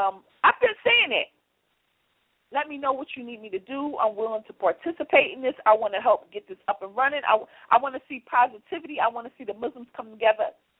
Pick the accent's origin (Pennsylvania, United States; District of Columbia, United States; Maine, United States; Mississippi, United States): Pennsylvania, United States; Philadelphia; I grew up in and around the projects in South Philadelphia. I grew up in Southwest Philadelphia.